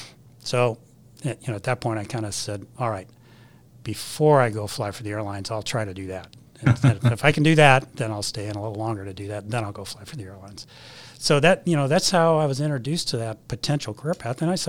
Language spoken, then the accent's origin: English; Los Angeles, California, United States; I'm from Los Angeles.